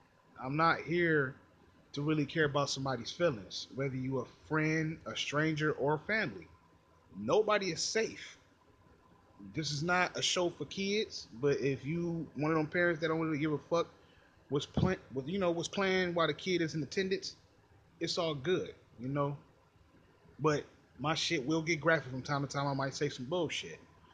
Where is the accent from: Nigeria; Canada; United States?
United States; Cleveland, Ohio; I'm 30 years old, born and raised in Cleveland, Ohio